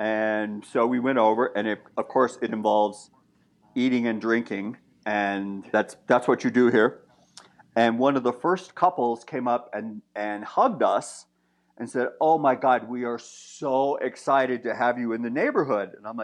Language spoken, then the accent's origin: English; Washington, District of Columbia, United States; Well, I came from Washington, D.C., where there is DuPont Circle.